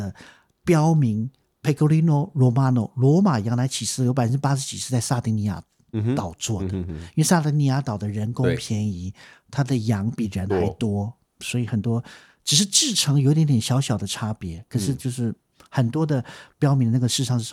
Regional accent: Taiwan; 我们台湾人真的喜欢手工面，真的喜欢手工面

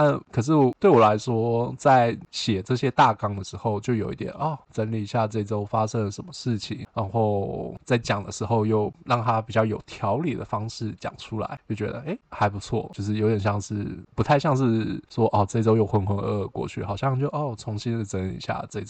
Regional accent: Taiwan; now in New York, United States; 来到纽约生活就是外国人去，就身为一个台湾人来到国外生活嘛

